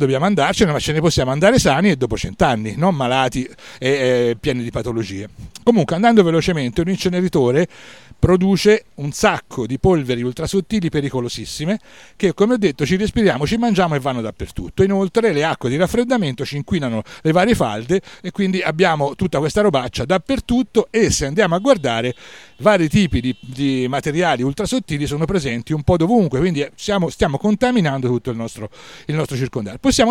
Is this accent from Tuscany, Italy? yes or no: yes; Tuscany, Italy; io vengo dalla Toscana, sono presidente dell'ISDE di Grosseto, ora mi occupo anche di coordinare il Centro Italia, perché passo gran parte del tempo a Roma da qualche mese.